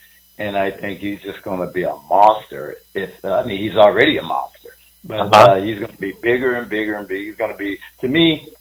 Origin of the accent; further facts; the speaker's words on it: United States; You know, I'm an American, not a Russian.